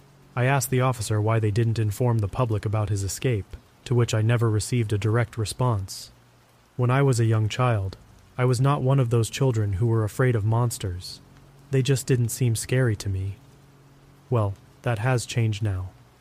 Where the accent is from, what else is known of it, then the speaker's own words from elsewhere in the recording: Coventry, West Midlands, United Kingdom; I was born in Edgewick, an area in the English city of Coventry, and I grew up in the 1970s.